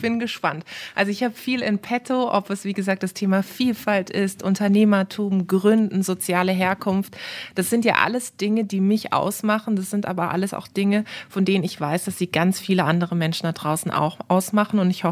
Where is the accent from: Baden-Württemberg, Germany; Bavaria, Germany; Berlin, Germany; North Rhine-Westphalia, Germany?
Baden-Württemberg, Germany; Karlsruhe; habe dann mit 20 Jahren kandidiert in Karlsruhe, in meiner Heimatstadt, für den baden-württembergischen Landtag.